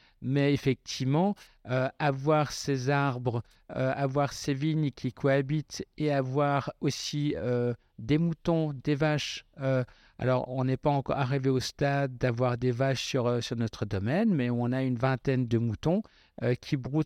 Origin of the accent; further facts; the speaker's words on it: Westhoffen, Grand Est, France; chez nous à Westhoffen, qui est en fait un grand amphithéâtre coincé entre deux vallées